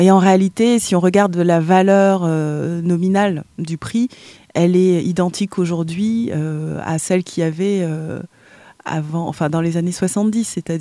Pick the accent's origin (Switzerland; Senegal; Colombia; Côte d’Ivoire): Côte d’Ivoire; moved away as an adult; also born or lived in Bolivia; now in France; moi, je suis ivoirienne, j'ai grandi là-bas. Quand j'ai passé le bac, je suis venue en France pour étudier. Mais on a vécu ensemble en Bolivie.